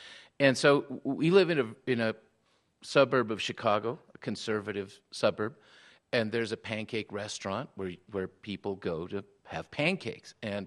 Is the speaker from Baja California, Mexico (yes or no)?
yes; Tijuana, Baja California, Mexico; And I said, no, I'm from Tijuana. It's okay.